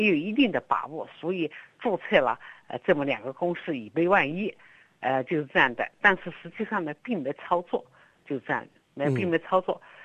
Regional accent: China

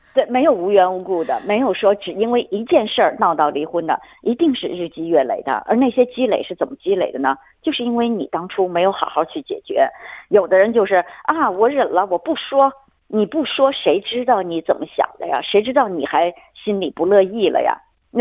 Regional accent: China; 我们中国人其实比较习惯的就是一定要相安无事，一定要全家和和美美

